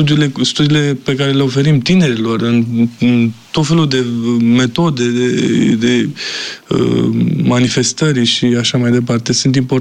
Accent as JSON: {"language": "Romanian", "country": "Romania", "said": "pe stradă, au sesizat accentul nostru și chiar dacă vorbim aceeași limbă, totuși au sesizat faptul că suntem români. Nu suntem în Moldova sau români din Bucovina."}